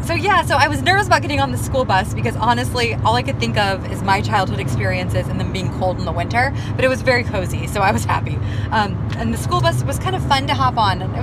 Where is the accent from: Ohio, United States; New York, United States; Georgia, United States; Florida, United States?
Florida, United States; So we are from Florida, and it was 30 degrees.